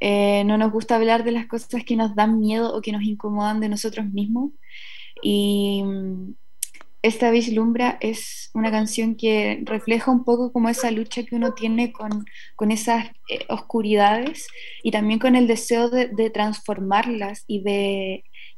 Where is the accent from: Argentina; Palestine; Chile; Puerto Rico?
Chile; Concepción, Biobío; Yo soy de Concepción y me encanta siempre volver allí para hacer cosas creativas.